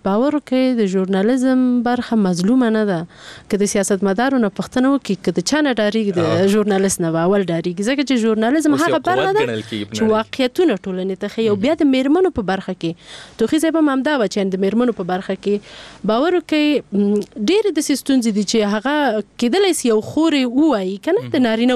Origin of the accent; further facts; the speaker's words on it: Peshawar, Khyber Pakhtunkhwa, Pakistan; زه په پیښور کې لوی شوم